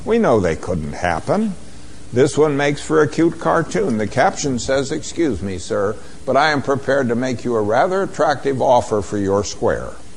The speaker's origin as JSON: {"language": "English", "town": "Boulder", "region": "Colorado", "country": "United States", "tie": "born or raised there", "said": "let's start in Boulder, Colorado. Here's my hometown."}